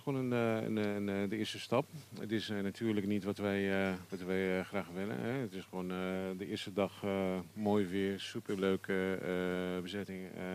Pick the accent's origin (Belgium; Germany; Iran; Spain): Spain; Barcelona, Catalonia; now in Netherlands; Ik kom eigenlijk uit Barcelona.